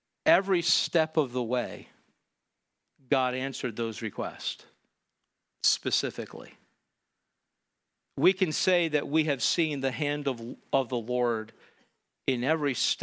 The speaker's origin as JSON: {"language": "English", "region": "Pennsylvania", "country": "United States", "tie": "born or raised there", "said": "Pastor Griffith and I grew up together in Pennsylvania under his father's ministry."}